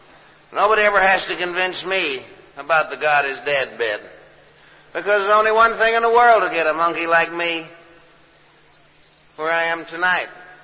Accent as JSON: {"language": "English", "country": "Canada", "said": "In my country, we have what we call, I'm from Canada"}